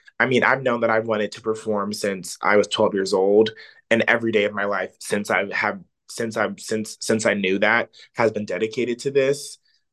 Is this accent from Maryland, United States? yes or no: yes; Silver Spring, Maryland, United States; Oh, well, I am from Silver Spring, Maryland.